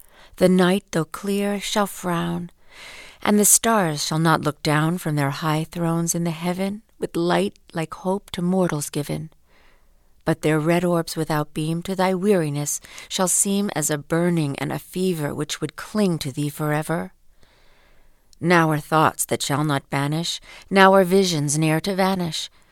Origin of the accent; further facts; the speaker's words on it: Los Angeles, California, United States; from Los Angeles.